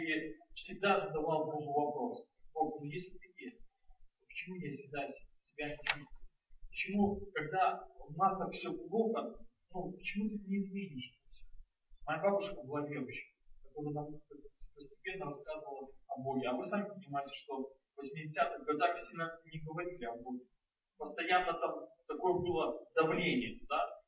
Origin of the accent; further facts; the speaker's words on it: Belarus; я приехал из Беларуси